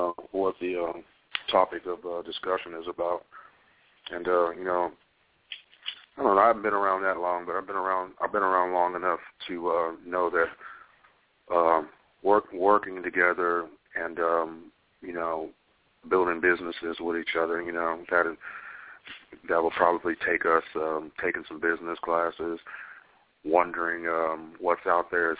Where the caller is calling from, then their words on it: Los Angeles, California, United States; calling from Los Angeles.